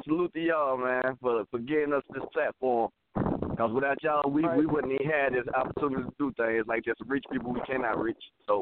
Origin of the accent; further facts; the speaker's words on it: Charlotte, North Carolina, United States; And I'm from Charlotte, North Carolina. You know I'm putting on for Charlotte.